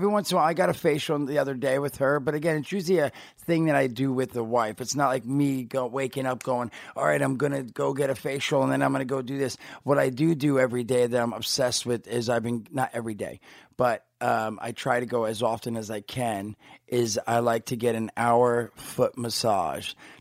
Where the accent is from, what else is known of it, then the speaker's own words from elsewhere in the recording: New Jersey, United States; I grew up in Jersey, and right down the road was like the Olive Garden and all the different, you know, restaurants we'd check out.